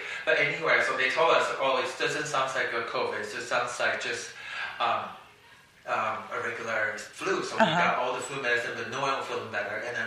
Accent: New York, United States; I'm being a New Yorker, you just send it back.

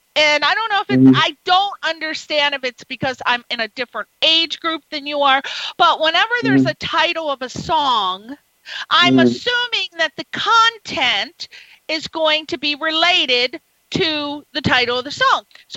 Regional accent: Connecticut, United States; And I'm from the East Coast. You know, I told you, I'm from Connecticut, and then I ended up going to school in Maryland.

